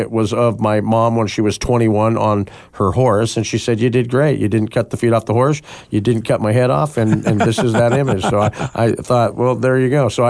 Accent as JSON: {"language": "English", "town": "Portland", "region": "Oregon", "country": "United States", "tie": "born or raised there", "said": "I'm from Oregon. I would say Portland, Oregon is where I went to high school, at Lincoln High School in Portland, Oregon."}